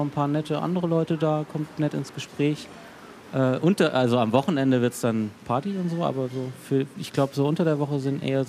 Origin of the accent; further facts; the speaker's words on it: Freiburg, Baden-Württemberg, Germany; now in Berlin, Germany; Meine Mutter ruft aus meiner Heimatstadt Freiburg an.